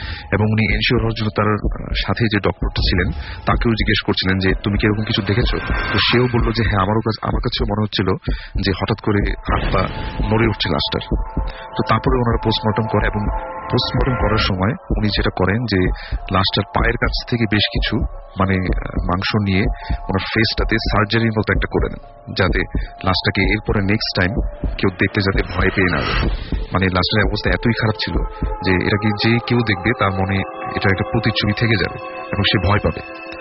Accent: Dhaka, Dhaka Division, Bangladesh; পুরান ঢাকা থেকে এসেছি

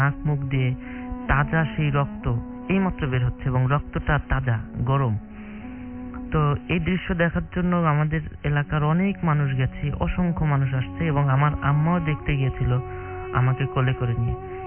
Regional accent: Mirpur, Dhaka Division, Bangladesh; মিরপুর থেকে এসেছি।

